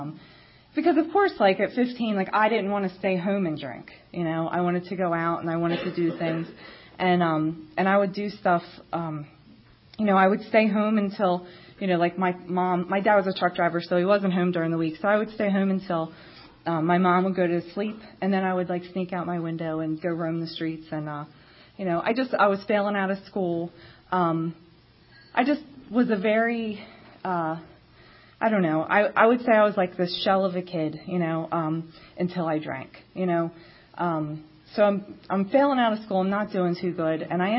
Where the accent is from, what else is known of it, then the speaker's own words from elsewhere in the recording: Chester, Pennsylvania, United States; And I grew up in Chester, Pennsylvania.